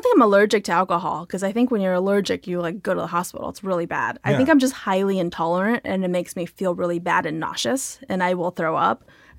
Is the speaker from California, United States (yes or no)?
yes; Diamond Bar, California, United States; Well, I grew up in Diamond Bar, which is like a suburb of L.A. It's very close, right on the border between L.A. County and Orange County.